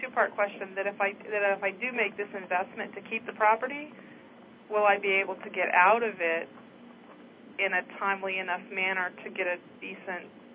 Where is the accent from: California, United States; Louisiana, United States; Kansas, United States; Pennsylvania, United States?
Louisiana, United States; from Louisiana.